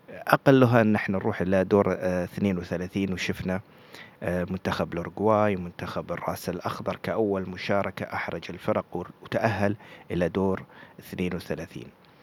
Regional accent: Saudi Arabia; احنا بالنسبة لنا كسعوديين ذاكرتنا محتفظة بذاكرة جيدة لجيل 94.

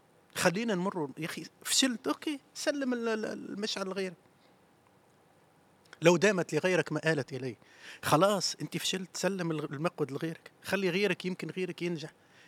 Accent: Tunisia; وبركان هذا نشترك فيه احنا التوانسة الكل. يعني انا لما تونسي يسمعني نقول الكلام هذا يعرف انا شو قاعد نحس

